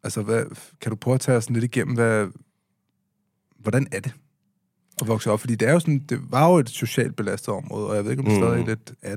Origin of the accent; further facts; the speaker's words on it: Amager, Capital Region of Denmark, Denmark; also born or lived in Christianshavn; Så jeg altid følt mig lidt off på Christianshavn, fordi jeg var fra Amager, og altid følt mig lidt off på Amager, fordi at jeg også var lidt Christianshavner-dreng